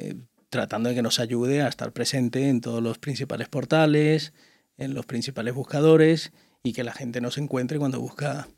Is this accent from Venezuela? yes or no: yes; Caracas, Capital District, Venezuela; born there; Bien. Pues mira, nací en Venezuela, tengo 51 años.